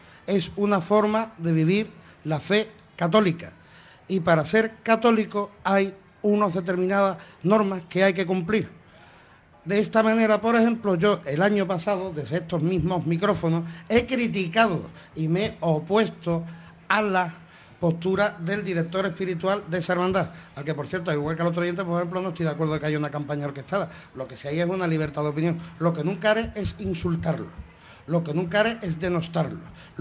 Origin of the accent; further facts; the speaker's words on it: Cádiz, Andalusia, Spain; Soy de Cádiz y no me gusta el carnaval.